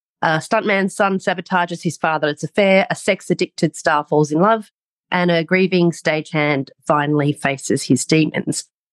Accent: Australia; accent: Australian; now in Sydney, Australia; I am based in Sydney. Obviously, I can hear my Australian accent.

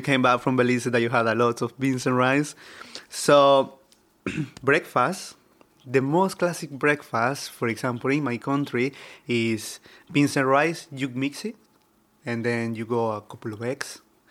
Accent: El Salvador; I'm from El Salvador, Central America

